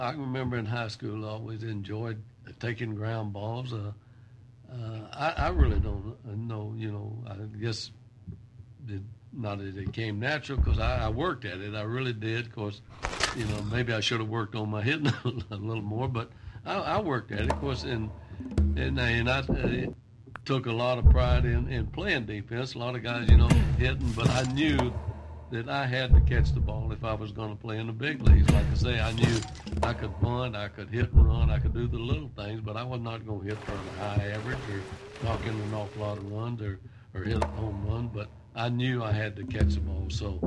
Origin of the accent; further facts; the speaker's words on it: Alabama, United States; it was different, no question about it, from what I was raised up in Alabama.